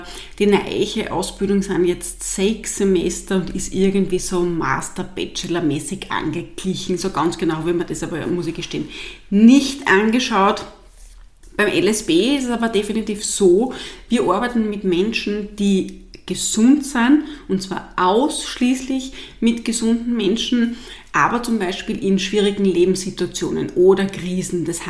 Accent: Austria; Das Wort per se Coach ist aber bei uns in Österreich keine geschützte Berufsbezeichnung.

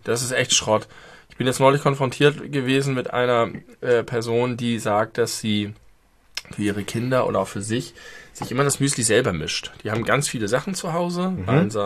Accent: Germany; accent: German dialect; Also ich habe auch einen starken deutschen Dialekt.

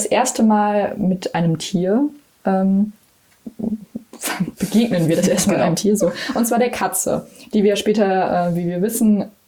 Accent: Cologne, North Rhine-Westphalia, Germany; Ich kenne Krapfen, also ich komme aus Köln.

